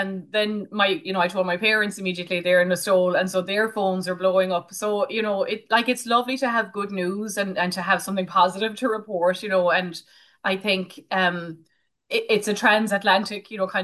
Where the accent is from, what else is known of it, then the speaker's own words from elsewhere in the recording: County Kerry, Ireland; also born or lived in Dublin; I grew up on William Street, right next door to John B. Keane, and he always talked about, the importance of your hometown that shapes and makes you